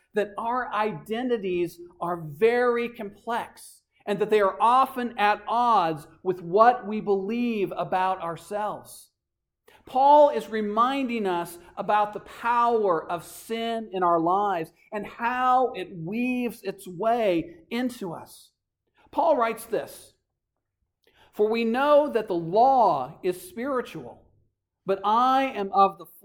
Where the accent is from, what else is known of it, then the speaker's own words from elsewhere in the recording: United States; I am a Christian. I am a free man. I am an American.